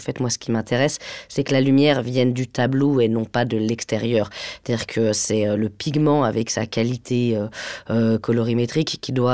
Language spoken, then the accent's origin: French; Auvergne-Rhône-Alpes, France; moi je viens de la vallée du Mont-Blanc, j'ai grandi là-bas